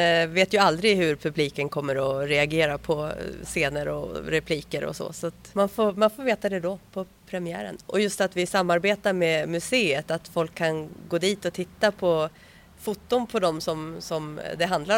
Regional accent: Sweden; now in Finland; Just här går det ju jättebra. Det är lite annorlunda tänk ibland och så.

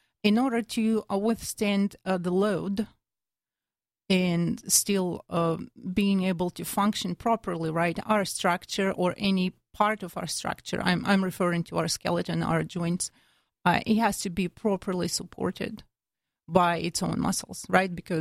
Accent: Russia; English is a second language; now in Plano, United States; I'm originally from Russia. I immigrated in 2008 or 2007

